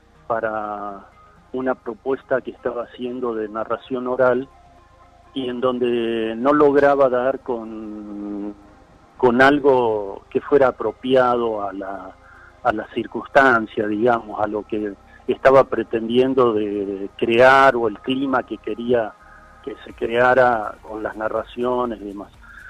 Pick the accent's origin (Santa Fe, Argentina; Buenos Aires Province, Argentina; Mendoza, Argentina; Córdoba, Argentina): Santa Fe, Argentina; Rosario; Un día, cuando yo era muy niño, pasó por Rosario, que es mi ciudad natal